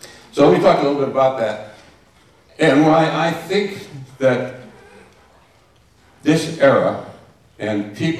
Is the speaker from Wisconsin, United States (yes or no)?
yes; Wisconsin, United States; What I really want to say first is that I'm from Wisconsin, and I want to say one thing about Wisconsin, too.